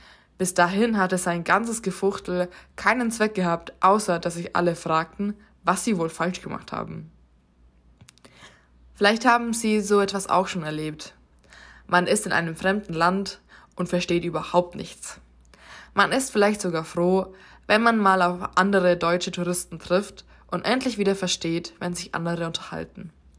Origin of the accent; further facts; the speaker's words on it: Veitsbronn, Bavaria, Germany; 2013 war ich auf Sommerfreizeit mit der evangelischen Jugend bei uns in meiner Heimatgemeinde in Veitsbronn.